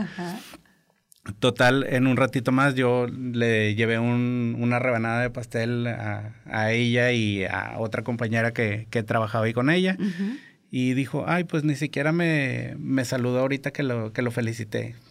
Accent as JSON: {"language": "Spanish", "town": "Monterrey", "region": "Nuevo León", "country": "Mexico", "said": "Fui creciendo y estuve viviendo en diferentes lugares de la República. O sea, anduvimos de nómadas. Aunque somos regios, estuvimos todo el tiempo fuera. Okay. Vine a regresar a los 18 años aquí a Monterrey a estudiar la carrera justamente y ya me quedé aquí."}